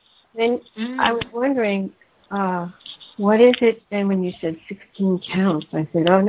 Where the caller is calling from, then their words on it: Florida, United States